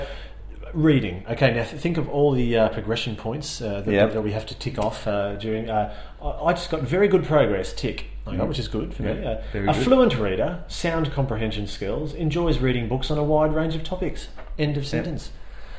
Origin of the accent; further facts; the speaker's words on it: Australia; it must be in there somewhere because I'm Australian